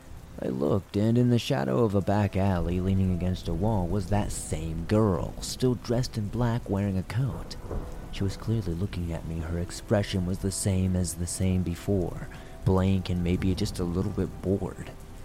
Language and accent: English; Newark, New Jersey, United States; That's going from Southern California to my hometown of Newark.